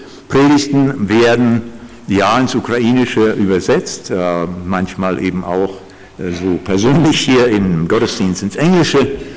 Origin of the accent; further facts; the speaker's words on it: Germany; Mentalität, Prägung, die wir haben als Deutsche sozusagen.